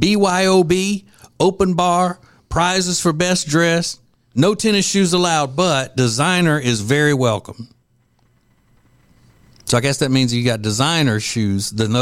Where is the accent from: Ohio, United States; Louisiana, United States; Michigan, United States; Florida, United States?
Louisiana, United States; Winfield; Well, I'll just read you what this ad says from my hometown of Winfield, Louisiana.